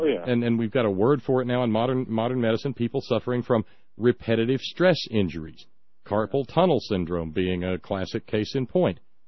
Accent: Alabama, United States; I grew up in Alabama, but...

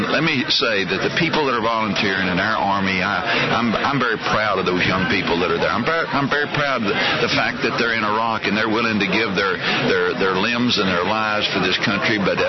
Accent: Texas, United States; I still have a lot of faith in my home state of Texas.

